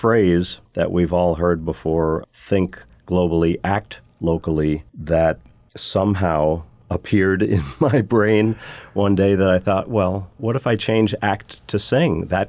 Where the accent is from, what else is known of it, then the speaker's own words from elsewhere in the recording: Minerva, New York, United States; Minerva, my hometown, which was written with some fourth graders.